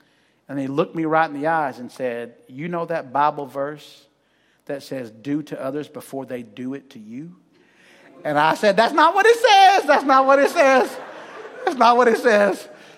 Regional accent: Huntsville, Alabama, United States; I grew up in Huntsville, Alabama, in the Five Points area of Huntsville.

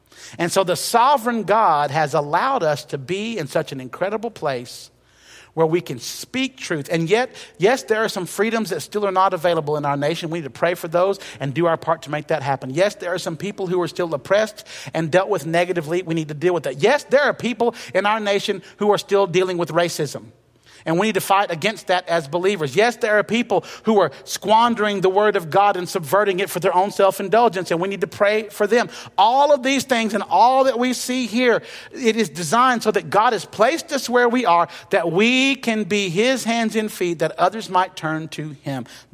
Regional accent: Huntsville, Alabama, United States; also born or lived in Douglasville; now in Albertville, United States; Lily and I grew up in Huntsville. We lived in Douglasville, Georgia.

